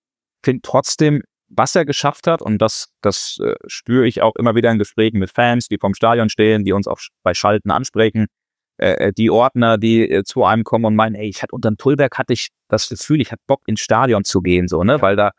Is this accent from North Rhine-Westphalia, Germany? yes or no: no; Frankfurt, Hesse, Germany; born there; ich bin ja gebürtiger Frankfurter